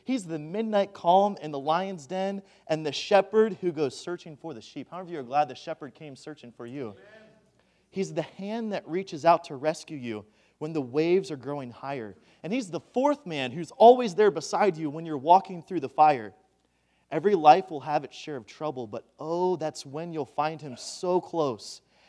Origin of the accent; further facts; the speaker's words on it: Maryland, United States; now in California, United States; Growing up in Maryland, I thought I would be used to the cold, but we moved out to California and right outside of San Diego.